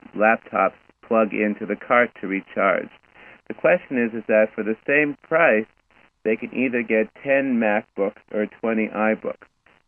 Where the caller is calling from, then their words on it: Hollywood, Florida, United States; Hi, guys. … I'm calling from Hollywood, Florida.